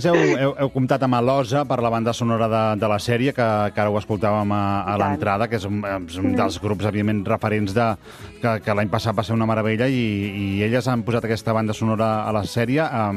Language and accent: Catalan; Mataró, Catalonia, Spain; com un servidor que també és de Mataró